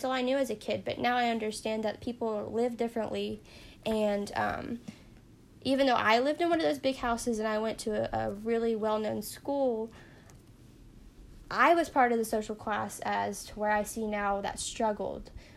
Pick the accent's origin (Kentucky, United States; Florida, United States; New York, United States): Kentucky, United States; also born or lived in Massachusetts; So I've grew up in Kentucky basically my whole life, but I started, I was born in Massachusetts, and I went to a Catholic school, a private Catholic school.